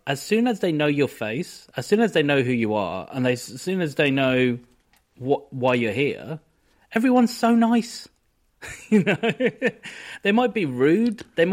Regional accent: United Kingdom; I love Britain. I grew up in Britain

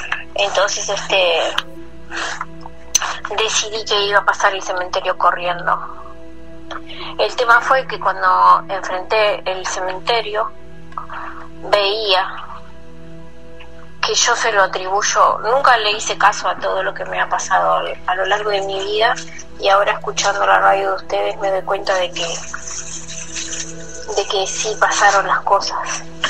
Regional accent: Mexico; now in Toronto, Canada; Yo estoy de Toronto, Canadá, pero soy mexicana.

